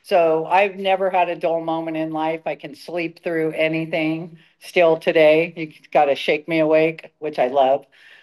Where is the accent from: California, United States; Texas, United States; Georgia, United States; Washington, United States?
California, United States; Bellflower; so I was born in Bellflower. My mom still lives in the house I was born in. Just, in the 70s were a different time to grow up.